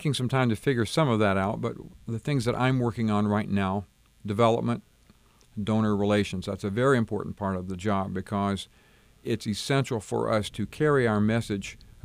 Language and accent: English; Cleveland, Tennessee, United States; I'm actually a native of Cleveland, Tennessee, so for the opportunity to come back to my home state and to serve the future music was very enticing.